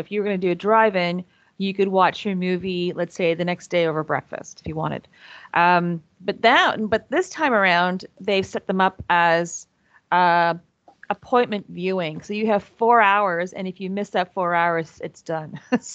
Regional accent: Toronto, Ontario, Canada; I grew up in Don Mills.

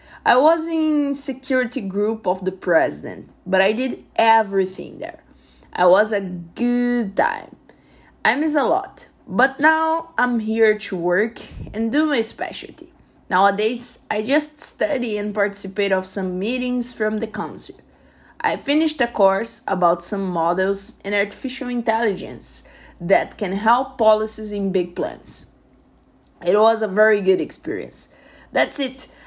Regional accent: Brazil; English is a second language; moved away as an adult; now in Canada; I'm from Brazil, but I am living in Canada now. I moved to work. I'm a police officer. I mean, I was police in Brazil.

